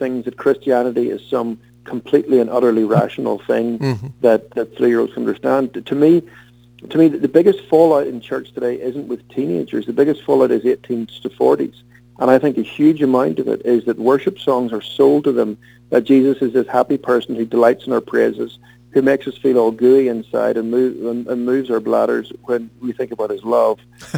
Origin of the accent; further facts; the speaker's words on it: Belfast, Northern Ireland, United Kingdom; C.S. Lewis, of course, is from my hometown, which is Belfast. He was a good Irishman.